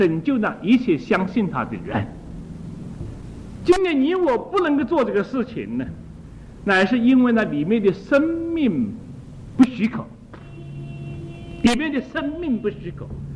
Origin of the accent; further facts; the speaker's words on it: China; 这是我们中国人不好的个性，我们应当去掉